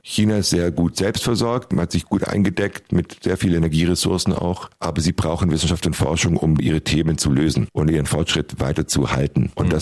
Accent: West Germany, Germany; Also ich bin im Westen aufgewachsen

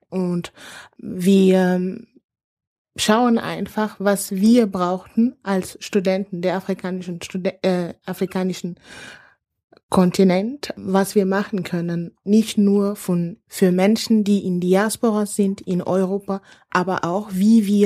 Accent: Mali; moved away as an adult; now in Austria; ich komme aus Mali. Ich bin Ende 2009 zum Studieren nach Österreich gekommen

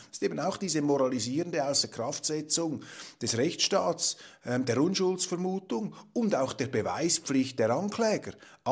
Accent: Switzerland; Ich als Schweizer, als Außenstehender

